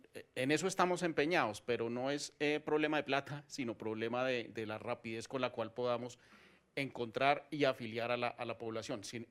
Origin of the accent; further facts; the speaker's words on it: Bogotá, Colombia; como funcionario del gobierno nacional, pero también como bogotano